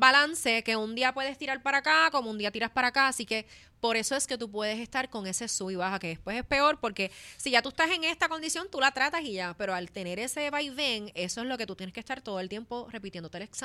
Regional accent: New York, United States; born there; la realidad es que yo nací en Nueva York. Yo nací, okay. Yo soy como … Yo nací en el Bronx por allá.

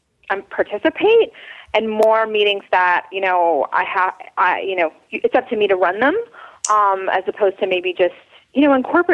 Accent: Wilmington, North Carolina, United States; I'm from Wilmington, North Carolina.

